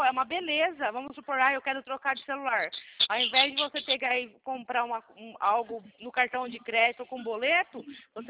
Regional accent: Atibaia, São Paulo, Brazil; Eu sou daqui de Atibaia.

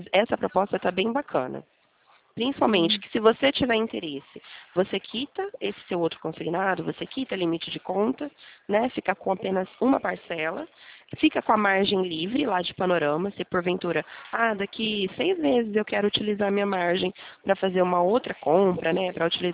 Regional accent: Presidente Prudente, São Paulo, Brazil; Eu sou de Presidente Prudente.

